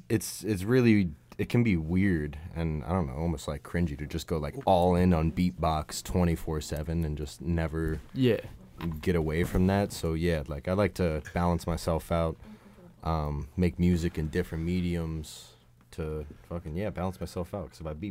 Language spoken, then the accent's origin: English; Pittsburgh, Pennsylvania, United States; Pittsburgh.